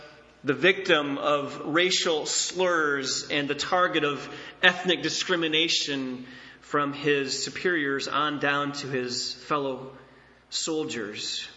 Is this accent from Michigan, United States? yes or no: yes; Michigan, United States; And I'll be honest, growing up in West Michigan, I feel kind of immune to this.